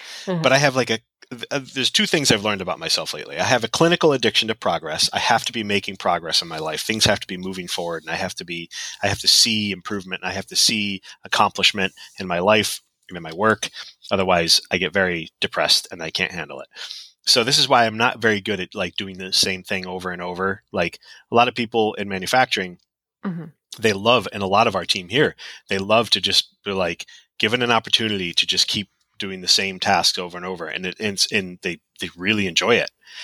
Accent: Northeast, United States; For me, that is hot, you know, growing up in the Northeast.

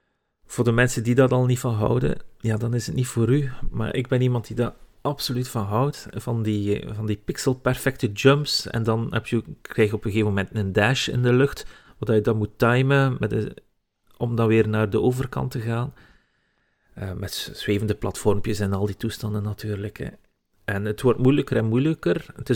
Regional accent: West Flanders, Belgium; Ja, ziet, ik ben West-Vlaming.

